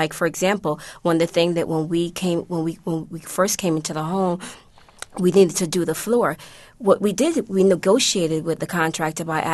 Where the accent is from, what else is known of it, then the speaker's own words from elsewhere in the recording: Hartford, Connecticut, United States; also born or lived in Jamaica; I grew up in Hartford, although I'm originally from Jamaica.